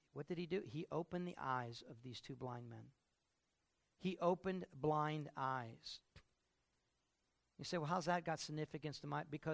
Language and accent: English; Pennsylvania, United States; I'm from Pennsylvania. I'm a pastor.